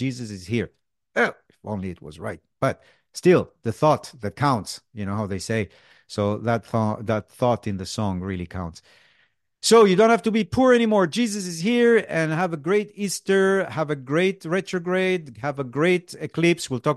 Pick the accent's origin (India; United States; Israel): Israel; Besides growing up in Israel, you know, but still.